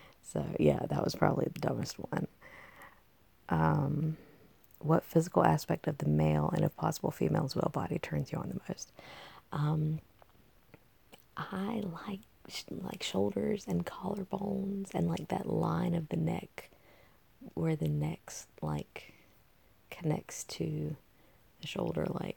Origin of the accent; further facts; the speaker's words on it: United States; Well, I mean, I'm American, so I mean, there's a bunch of stereotypes about us